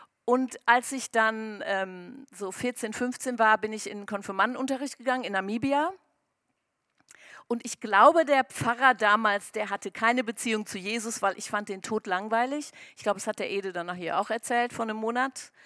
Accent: Angola; Ich bin geboren und aufgewachsen in Afrika auf einer Farm in Angola, wem das was sagt. Meine Eltern waren keine Christen, also ich bin kein Missionarskind, sondern mein Opa ist ausgewandert, mein Vater ist da schon, ist in Namibia geboren

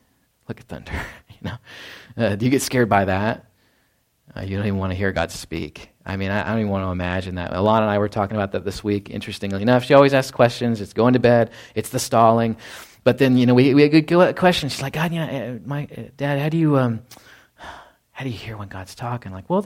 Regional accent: Texas, United States; And growing up in North Texas, like, I know we have thunderstorms here

